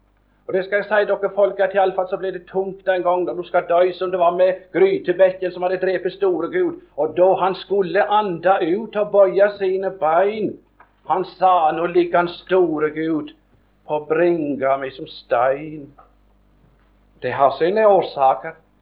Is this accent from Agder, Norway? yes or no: yes; Agder, Norway; Det var en av mine venner hjemme i Setesdalen